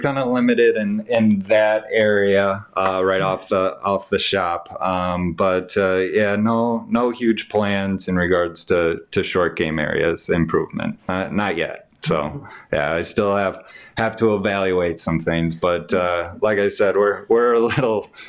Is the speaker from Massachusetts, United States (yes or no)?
no; Mundelein, Illinois, United States; Yeah, I was lucky to play it in the early 2000s, and honestly, growing up in Mundelein, It was always the prized possession